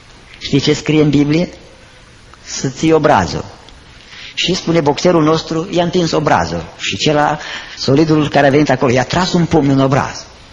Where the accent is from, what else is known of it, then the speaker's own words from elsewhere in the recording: Romania; Și când spun români, spunem noi toți, că toți suntem români.